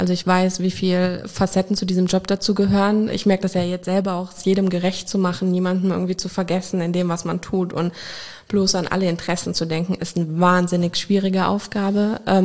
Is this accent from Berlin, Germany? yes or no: no; Winningen, Rhineland-Palatinate, Germany; also born or lived in Brodenbach; Ich bin in Winningen zum Teil groß geworden, dann später in Prodenbach, also direkt am Wasser.